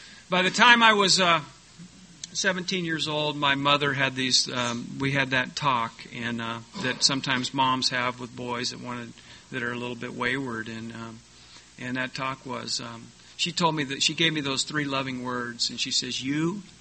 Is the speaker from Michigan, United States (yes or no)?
no; San Diego, California, United States; as a kid growing up in Ocean Beach in the 70s.